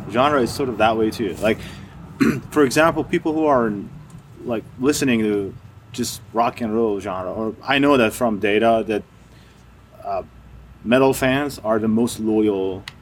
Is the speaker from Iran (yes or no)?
yes; Iran; I'm from Iran. I was born in Iran